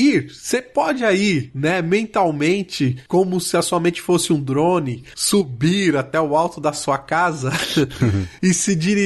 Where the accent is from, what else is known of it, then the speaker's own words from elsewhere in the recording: Barbacena, Minas Gerais, Brazil; Quando eu era criança jovem lá em Barbacena e entrei no seminário da Nova Cachoeirinha